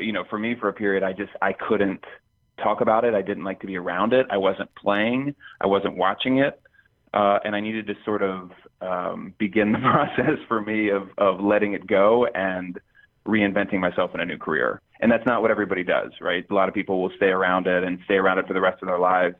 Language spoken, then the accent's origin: English; Camden, New Jersey, United States; also born or lived in Cherry Hill / Atlanta; I grew up in Camden, New Jersey, which was the, you know, the murder capital of the, I think, of the country. We quickly moved out of there to Cherry Hill for a while, then down to Atlanta.